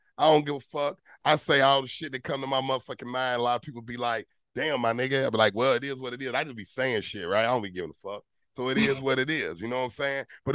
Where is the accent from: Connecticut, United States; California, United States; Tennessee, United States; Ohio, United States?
Tennessee, United States; Nashville; I'm born and raised in Nashville.